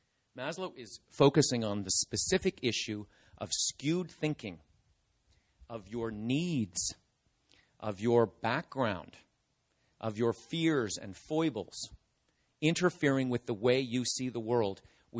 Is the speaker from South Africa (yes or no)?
no; Canada; I have friends I grew up with in Canada, and I'll talk more about them later.